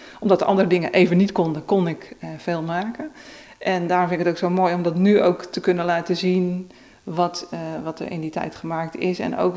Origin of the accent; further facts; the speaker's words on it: Krimpen aan den IJssel, South Holland, Netherlands; Ja, dat vind ik heel fijn. Dat is waar ik vandaan kom, dat is mijn grond.